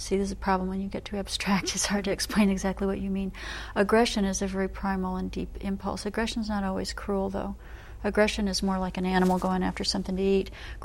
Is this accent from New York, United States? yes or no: no; Michigan, United States; this is my first time in Alaska, and I'm from Michigan, so I've certainly experienced cold weather before